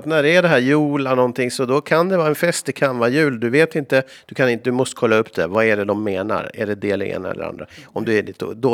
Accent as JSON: {"language": "Swedish", "country": "Sweden", "said": "Dessutom hör ju alla att jag är från Sverige"}